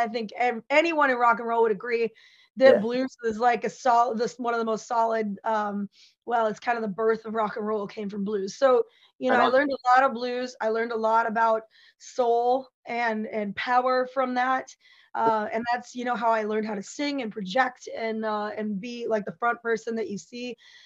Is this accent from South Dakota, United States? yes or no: yes; Sturgis, South Dakota, United States; I'm from Sturgis, South Dakota, so I came by that pretty naturally.